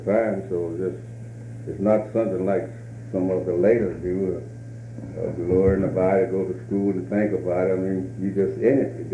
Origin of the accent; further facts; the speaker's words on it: Maddoxtown, Kentucky, United States; my youth, my young days, I was raised right here in Maddoxtown in Fayette County.